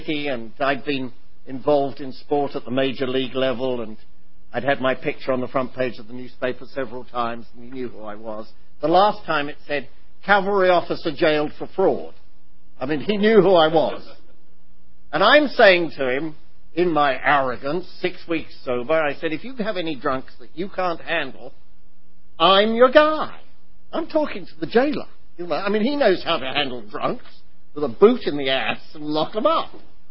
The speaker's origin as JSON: {"language": "English", "region": "England", "country": "United Kingdom", "tie": "born or raised there", "said": "I was elected the chairman of Public Information and Hospitals and Institutions Committee in my hometown in England when I was 6 weeks sober."}